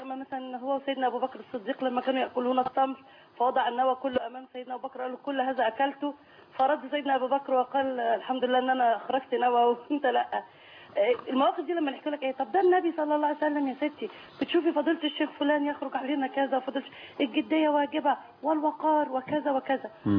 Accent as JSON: {"language": "Arabic", "town": "Cairo", "region": "Cairo Governorate", "country": "Egypt", "said": "القاهره ان شاء الله"}